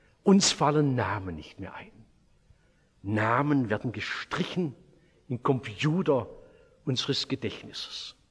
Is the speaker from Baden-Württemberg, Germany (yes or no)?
yes; Oberndorf am Neckar, Baden-Württemberg, Germany; So habe ich es in meiner Heimatstadt Oberndorf-Neckar erlebt